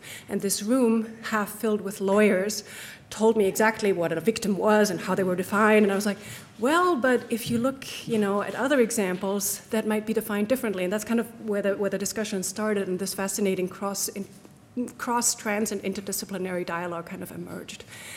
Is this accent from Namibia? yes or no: no; Austria; now in United States; I'm a professor in science and technology studies at Virginia Tech in the United States, although I'm originally from Austria.